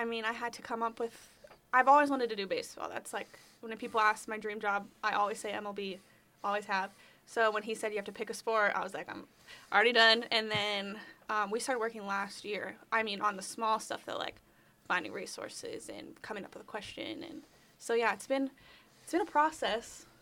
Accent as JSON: {"language": "English", "town": "Cleveland", "region": "Ohio", "country": "United States", "tie": "born or raised there", "said": "I've always loved sports growing up in Cleveland. It's kind of in your blood."}